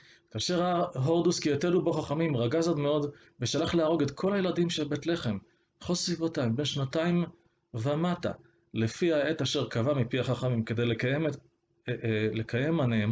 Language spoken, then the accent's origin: Hebrew; Beersheba, Southern District, Israel; born there; זה לא אומר שאני נולדתי במרוקו. זה אומר רק שאני ממוצא מרוקאי. אני נולדתי בסורוקה, בבאר שבע, אבל לא נולדתי במרוקו.